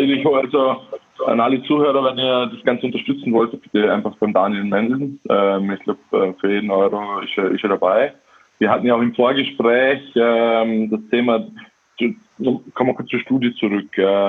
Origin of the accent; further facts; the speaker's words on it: Austria; Bei uns in Österreich